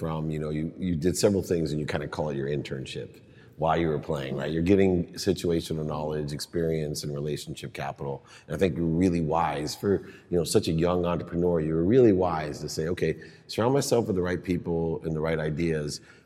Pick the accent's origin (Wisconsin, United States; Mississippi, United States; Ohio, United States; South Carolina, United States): Ohio, United States; Akron; Well, unlike me, I grew up in Akron, Ohio.